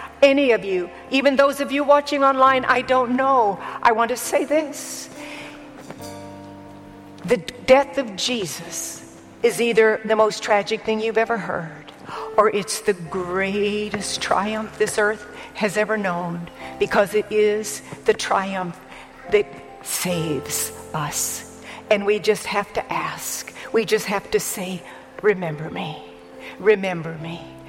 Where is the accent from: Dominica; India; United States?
India; because I grew up in India, so I wasn't there most of the time anyway.